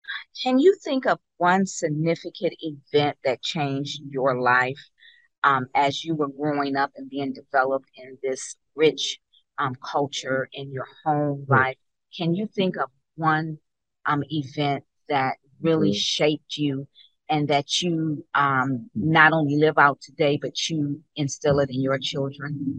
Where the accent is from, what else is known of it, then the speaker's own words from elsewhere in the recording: Detroit, Michigan, United States; I think about me growing up in Detroit.